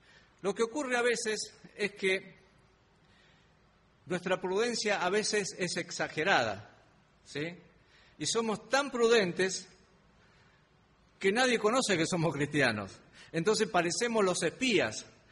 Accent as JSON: {"language": "Spanish", "region": "Tucumán", "country": "Argentina", "tie": "born or raised there", "said": "En mis vacaciones visitaba mi provincia de Tucumán, de donde soy oriundo, y visitaba a mi familia."}